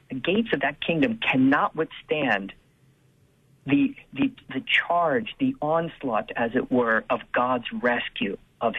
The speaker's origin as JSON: {"language": "English", "country": "United States", "said": "And then secondly, I'm an American citizen and will proudly serve my country as I do in the armed forces."}